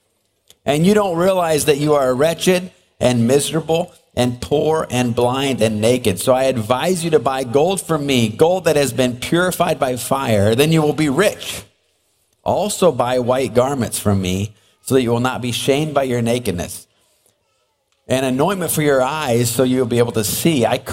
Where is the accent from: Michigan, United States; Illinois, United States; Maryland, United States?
Illinois, United States; So, like Drew said, Janelle and I grew up in Central Illinois, down by Bloomington.